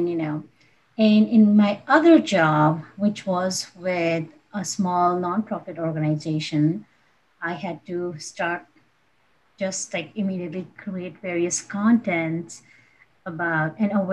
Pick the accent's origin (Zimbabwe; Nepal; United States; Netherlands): Nepal; Kathmandu, Bagmati; I'm originally from Nepal. I was born in Kathmandu and raised there.